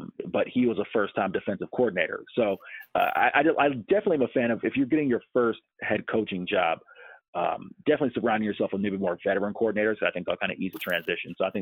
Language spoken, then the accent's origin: English; Tampa, Florida, United States; USF, my hometown team here in Tampa